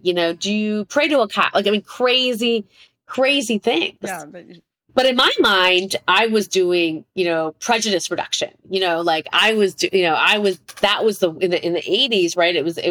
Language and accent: English; Chicago, Illinois, United States; Yeah, no, I was born here in Chicago, Illinois.